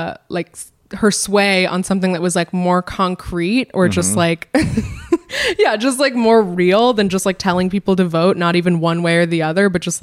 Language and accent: English; Pennsylvania, United States; I mean, growing up in Pennsylvania does add a little bit of nuance to this